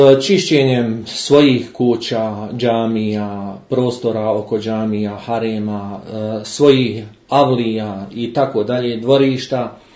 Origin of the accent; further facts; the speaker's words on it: Striježevo, Bosnia & Herzegovina; born there; rođen sam u Striježevu 14.9.1976. godine